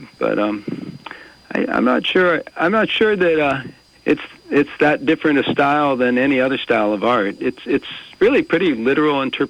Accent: California, United States; Well, I grew up in the Bay Area, and there's a lot of East Asian art around the Bay Area.

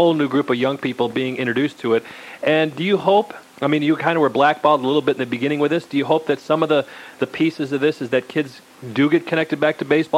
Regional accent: Chicago, Illinois, United States; you know, I'm from Chicago originally.

